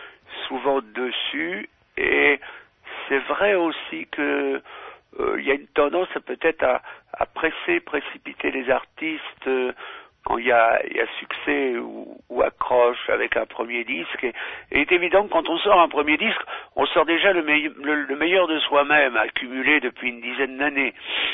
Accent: France; born there; Vous savez que c'est d'autant plus drôle que je suis né à l'Etre

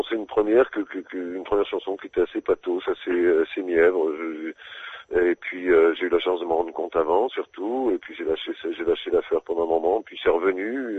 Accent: Dijon, Bourgogne-Franche-Comté, France; non, je suis pas de Paris. On m'a souvent affublé de cette expression Titi parisien. Je suis pas du tout parisien. Et c'est … un autre chanteur

